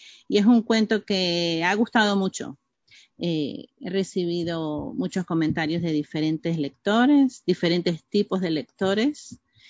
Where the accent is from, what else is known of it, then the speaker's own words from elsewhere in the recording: Maracaibo, Zulia, Venezuela; en Maracaibo, en Venezuela, de donde soy yo.